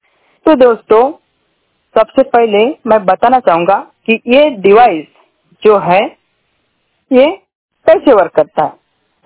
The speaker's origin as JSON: {"language": "Hindi", "region": "Maharashtra", "country": "India", "said": "और मैं महाराष्ट्र से हूँ।"}